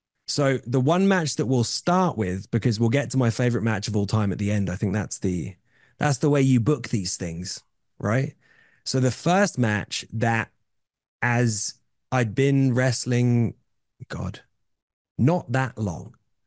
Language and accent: English; United Kingdom; I'm British